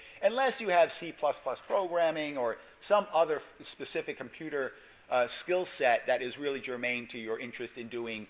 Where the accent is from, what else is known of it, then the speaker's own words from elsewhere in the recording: Brooklyn, New York, United States; I'm from Brooklyn, I have trouble with certain pronunciations.